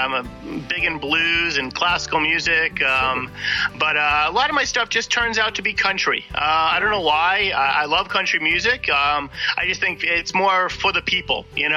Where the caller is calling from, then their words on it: Las Vegas, Nevada, United States; I am in Las Vegas, Nevada.